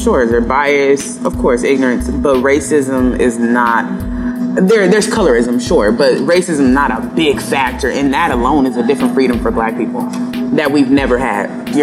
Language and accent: English; San Diego, California, United States; born or raised there